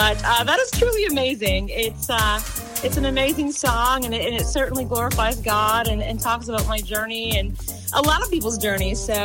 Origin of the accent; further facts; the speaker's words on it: Canadian Prairies, Canada; now in Orlando, United States; I'm from the Plains Cree tribe, which I'm very proud of. So I come from Canada. We border like North Dakota, Montana. So that's kind of the general area that I'm from.